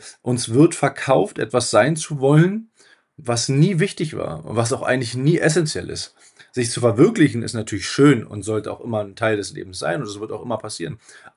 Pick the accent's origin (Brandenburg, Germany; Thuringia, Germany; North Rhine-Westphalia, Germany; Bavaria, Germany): Brandenburg, Germany; in Brandenburg, an der polnischen Grenze zu Koszyn.